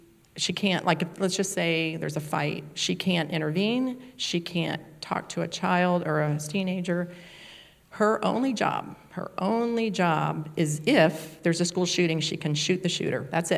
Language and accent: English; Miami, Florida, United States; I grew up in Miami. We had a lock on the door. We kept our windows open because we had no air conditioning.